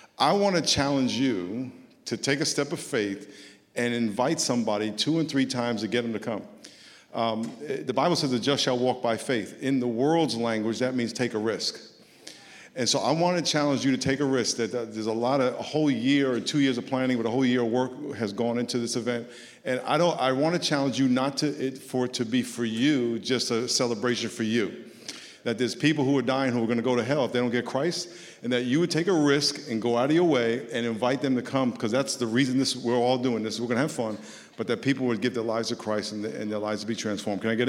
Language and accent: English; New York, United States; I grew up in New York. I had a dream to play in the NFL